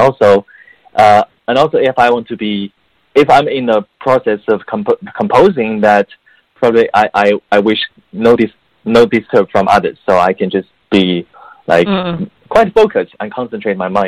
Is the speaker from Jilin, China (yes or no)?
no; Beijing, China; English is a second language; Okay, so I grew up in Beijing, China. So at the same time, you know, English is not my native language, so I'm trying my best. And I grew up in Beijing